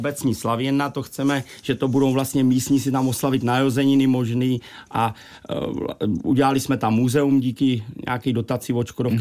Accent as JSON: {"language": "Czech", "town": "Záměl", "region": "Hradec Králové Region", "country": "Czechia", "tie": "born there", "said": "já jsem narozený v Záměli"}